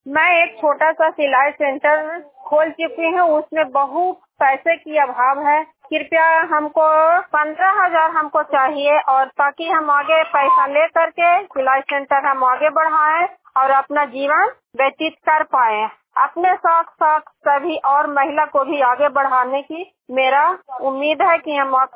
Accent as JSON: {"language": "Hindi", "town": "Bauridih", "region": "Bihar", "country": "India", "said": "इस्लामपुर प्रखंड पंचायत बौरीडीह के रहने वाली हूँ।"}